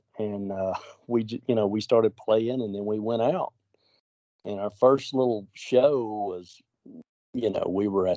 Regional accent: Georgia, United States; Yeah, I grew up in Georgia.

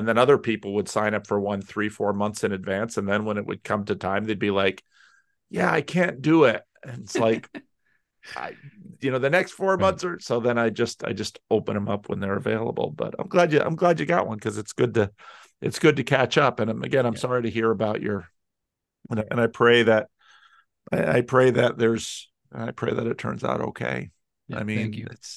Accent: New Jersey, United States; I grew up in New Jersey with a lot of Italians.

